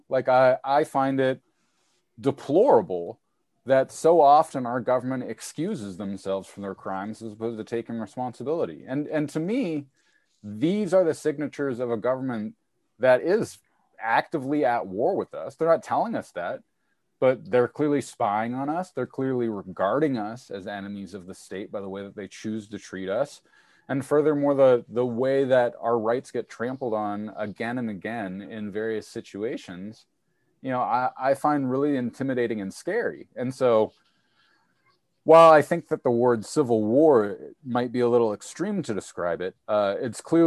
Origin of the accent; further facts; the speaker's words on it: United States; and I actually, as an American, I would really love to see states stand up